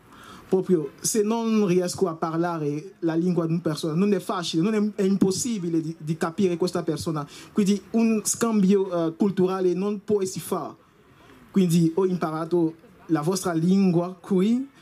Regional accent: Côte d’Ivoire; Italian is a second language; moved away as an adult; now in Italy; vengo dalla Costa d'Avorio. Allora, prima di venire qua ho studiato il diritto per 4 anni, quindi mi sono trasferito qui per studiare il diritto internazionale della migrazione.

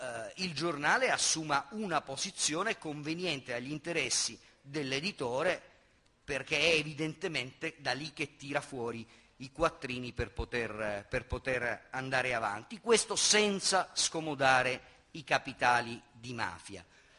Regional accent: Sicily, Italy; noi siamo siciliani anche abbastanza litigiosi

